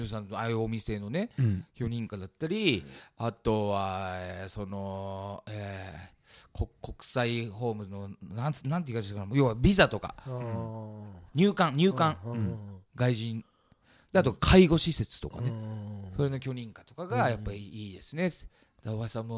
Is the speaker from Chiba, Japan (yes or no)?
yes; Chiba, Japan; あの千葉から来ましたって